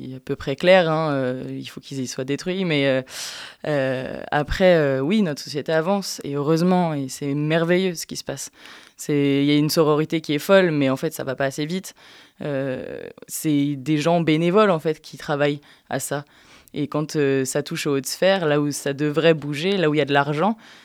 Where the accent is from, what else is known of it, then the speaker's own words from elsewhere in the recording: Lyon, Auvergne-Rhône-Alpes, France; Je suis lyonnaise de base.